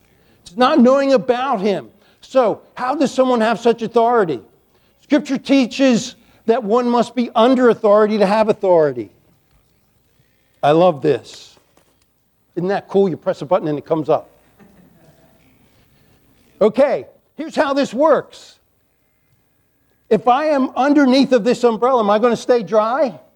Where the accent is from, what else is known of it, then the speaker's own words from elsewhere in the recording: Chesapeake Bay, United States; I grew up on the Chesapeake Bay.